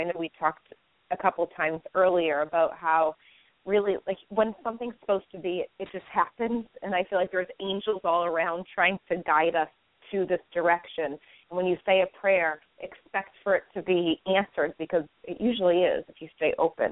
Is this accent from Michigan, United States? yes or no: no; Boston, Massachusetts, United States; now in Tampa, United States; I'm from Boston, but I live in Tampa, and about 30 minutes from the city